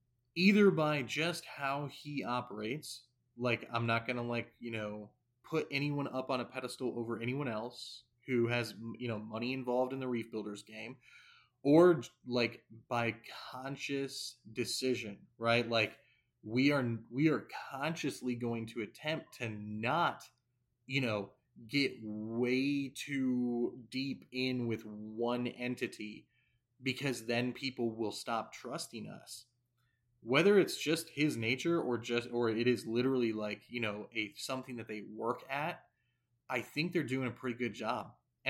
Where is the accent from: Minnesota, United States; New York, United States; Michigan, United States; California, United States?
Michigan, United States; Kalamazoo; I got thick northern blood. I'm from Kalamazoo.